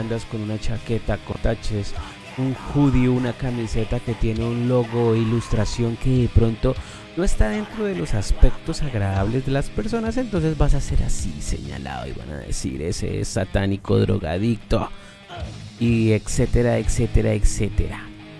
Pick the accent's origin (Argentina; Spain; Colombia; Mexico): Colombia; now in United States; en Colombia, que es el país de donde soy originario, tengamos este tipo de situaciones